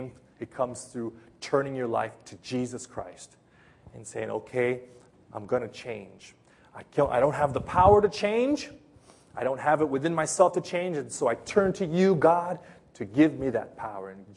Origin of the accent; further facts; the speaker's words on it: Los Angeles, California, United States; moved away; And I think, I come from Los Angeles. People literally shoot each other on the freeways.